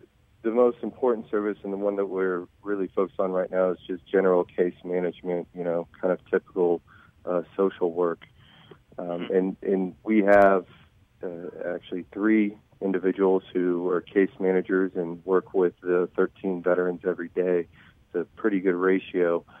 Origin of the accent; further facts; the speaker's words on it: Kansas City, Missouri, United States; We're all from Kansas City, and we wanted to try to take care of our local community.